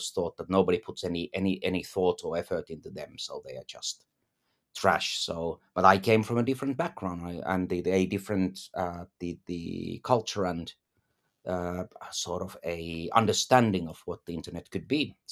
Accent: Finland; I came from Finland that was a front runner on internet. So I was already used to, because the Finland was very, very tech savvy, I was used to communicating people with online.

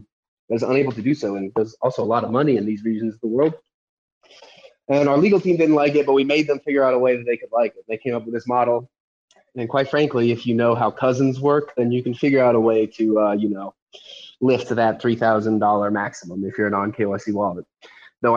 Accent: United States; I'm an American, you know, I'm living in America.

